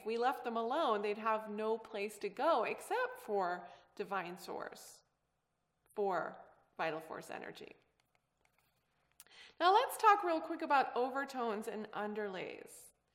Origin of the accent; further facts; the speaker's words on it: Germany; first language German; English is a second language; moved away; also born or lived in Istanbul, Turkey; I originated in Istanbul, Turkey, but I don't relate to it because we moved and spent most of my years as a child in Germany.